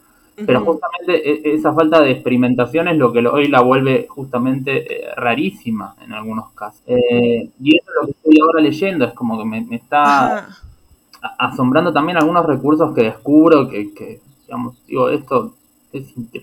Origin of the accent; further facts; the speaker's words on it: Argentina; Soy un historietista argentino que vive en Buenos Aires.